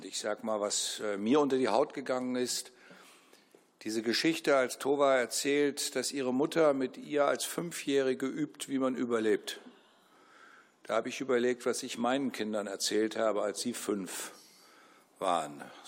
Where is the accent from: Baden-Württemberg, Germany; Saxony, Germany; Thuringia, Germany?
Thuringia, Germany; Erfurt; Erfurt ist meine Heimatstadt.